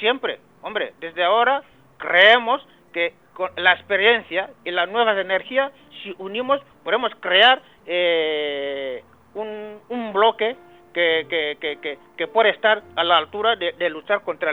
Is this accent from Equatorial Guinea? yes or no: yes; Equatorial Guinea; porque todos somos guineanos, hablando, la gente se entiende